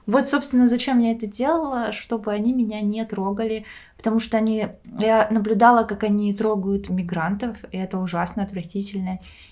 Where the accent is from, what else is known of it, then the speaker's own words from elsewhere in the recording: Tuva, Russia; я из Тувы, и как бы, что там точно есть тувинские крови